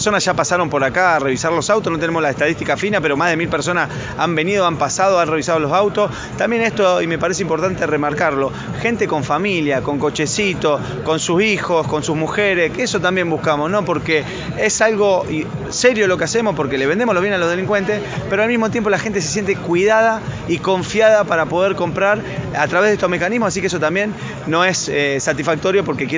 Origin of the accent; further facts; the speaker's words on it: Santa Fe, Argentina; como santafesino, nos genera mucho orgullo